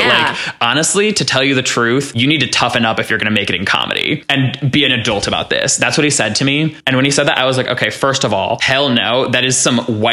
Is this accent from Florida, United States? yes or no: no; Oak Park, Illinois, United States; But also growing up in Oak Park, it supports so many diverse backgrounds